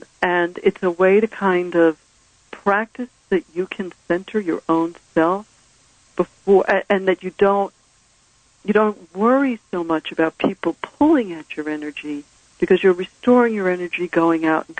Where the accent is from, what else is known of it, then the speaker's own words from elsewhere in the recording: New York, United States; but I'm from New York, and I grew up with Bloomingdale's that had very narrow, you know, alley passages